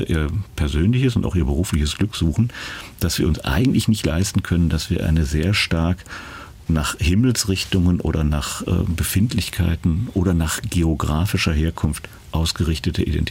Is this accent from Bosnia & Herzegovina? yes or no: no; West Germany, Germany; born there; dann ist das zwar für mich als gebürtigen Westdeutschen ungewöhnlich